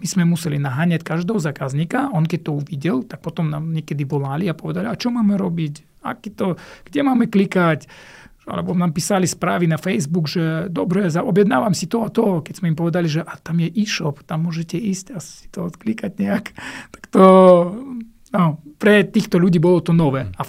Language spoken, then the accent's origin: Slovak; Kazakhstan; Slovak is a second language; also born or lived in Russia / Germany; now in Slovakia; Predtým sme ešte sa presťahovali z Ruska do Kazachstánu, tam som chodil do školy, potom z Kazachstánu do Nemecka a zasa tam som bol doma do 22, som mal 23, keď som prišiel na Slovensku prvýkrát.